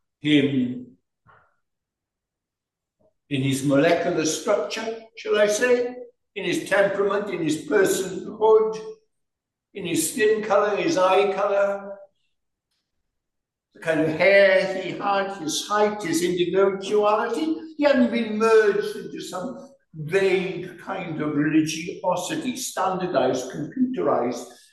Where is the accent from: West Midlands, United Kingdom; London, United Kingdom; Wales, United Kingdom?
Wales, United Kingdom; I'm a Welshman. Next Sunday I'll be preaching in Welsh in a church near Oxford Circus.